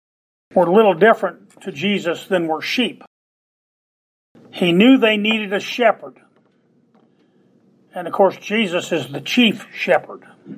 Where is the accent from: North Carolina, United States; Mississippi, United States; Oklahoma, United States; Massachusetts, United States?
Oklahoma, United States; They looked like mountains to me. I'm from Oklahoma.